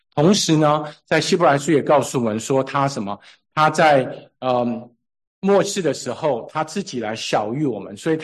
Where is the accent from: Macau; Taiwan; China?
Taiwan; 我从小是在那个台湾乡下长大